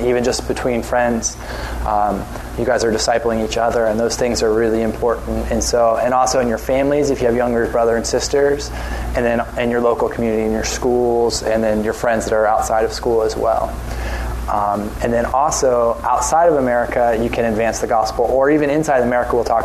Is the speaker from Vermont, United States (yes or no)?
no; Cape Canaveral, Florida, United States; now in Oklahoma, United States; I grew up as well in Cape Canaveral, Florida. I actually went to Cocoa Beach High